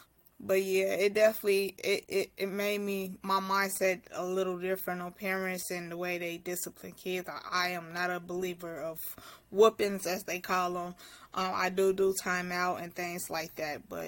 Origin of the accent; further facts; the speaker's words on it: Chicago, Illinois, United States; I'm from Chicago, Illinois.